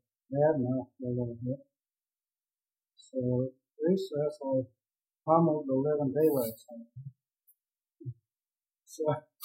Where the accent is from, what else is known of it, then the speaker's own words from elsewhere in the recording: Youngstown, Ohio, United States; born there; also born or lived in Girard; No, I was born in June of 27 in Youngstown, Ohio.